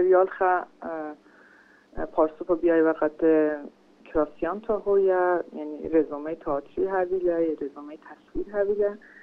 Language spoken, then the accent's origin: Persian; Tehran, Tehran Province, Iran; born there; اینا متولد تهرانیم